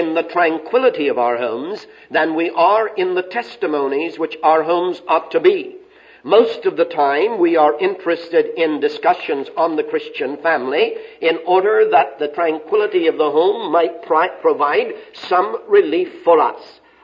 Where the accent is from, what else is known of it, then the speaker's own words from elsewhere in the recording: Texas, United States; Maybe I'm using this because I'm from West Texas and it's a good word